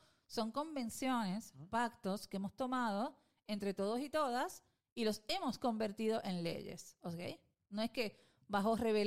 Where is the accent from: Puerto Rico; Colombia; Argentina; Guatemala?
Puerto Rico; ¿Qué podemos hacer como puertorriqueños y puertorriqueñas para cuidarnos